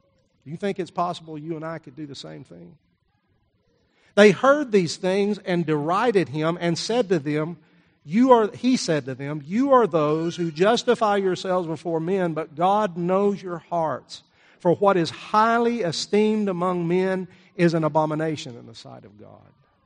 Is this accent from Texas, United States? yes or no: yes; Texas, United States; And I was riding around with my dad on the farm that I grew up on in West Texas.